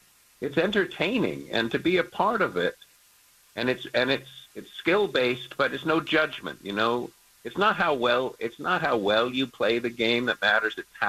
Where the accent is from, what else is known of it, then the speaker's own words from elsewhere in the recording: Palm Springs, California, United States; I grew up in Palm Springs as a kid, and I caddied one year when Chi-Chi Rodriguez was in the group.